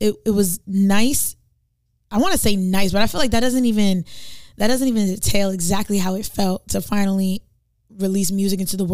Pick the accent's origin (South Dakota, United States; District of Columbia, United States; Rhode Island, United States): Rhode Island, United States; Pawtucket; I'm from Pawtucket, born and raised, and it's been a blast being an artist and coming into my artistry.